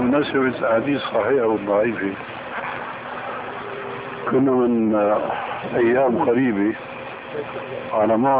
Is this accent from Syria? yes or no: yes; Damascus, Damascus Governorate, Syria; قالوا لي ناس عندنا في دمشق يعمل حلقة هيك